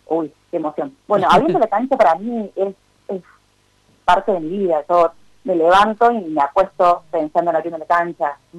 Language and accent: Spanish; Córdoba, Argentina; no soy de Córdoba Capital, soy de una ciudad chiquita